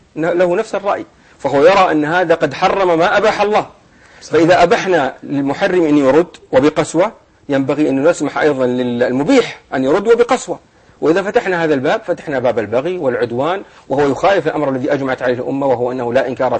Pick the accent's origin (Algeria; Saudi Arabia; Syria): Saudi Arabia